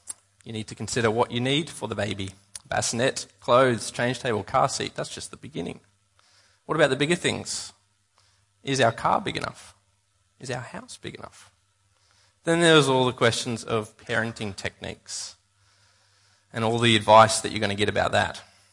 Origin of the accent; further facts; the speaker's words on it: Sydney, New South Wales, Australia; I'm from Sydney myself, so it's really nothing at all for me to be here.